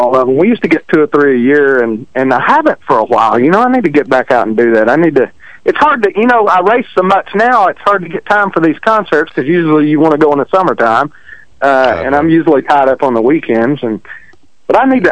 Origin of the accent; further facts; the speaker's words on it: Texas, United States; accent: country; because I grew up in Texas, and I got the country accent, and I live in the country and stuff